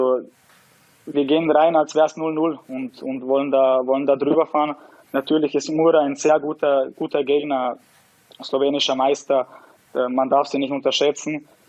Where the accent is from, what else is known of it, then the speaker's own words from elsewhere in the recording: Austria; ich bin in Österreich geboren, ich bin aufgewachsen hier und alles